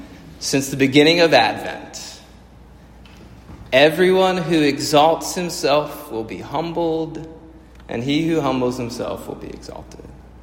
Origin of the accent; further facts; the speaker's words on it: Greensboro, North Carolina, United States; In my senior year of high school, my hometown built a new minor league baseball stadium. The Greensboro Grasshoppers, ferocious. It was actually a really nice state, or is still a really nice stadium with a kind of downtown view of, you know, a little small city, Greensboro.